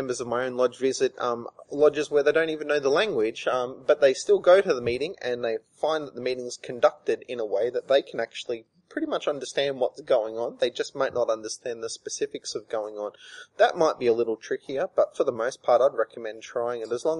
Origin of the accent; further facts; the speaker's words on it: Queensland, Australia; accent: broad Australian; And they knew straight away, even before I opened my mouth with my broad Australian accent, where I was from.